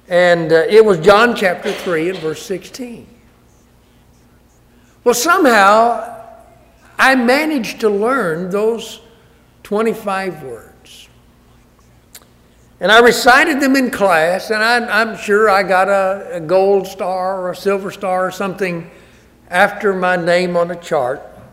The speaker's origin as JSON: {"language": "English", "town": "Augusta", "region": "Georgia", "country": "United States", "tie": "born or raised there", "said": "I grew up over here in Augusta, as has been mentioned a couple of times."}